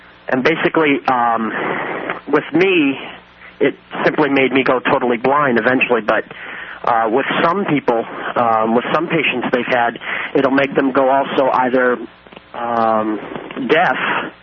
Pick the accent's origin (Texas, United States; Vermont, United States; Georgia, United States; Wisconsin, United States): Vermont, United States; Springfield; I was born in Springfield, Vermont.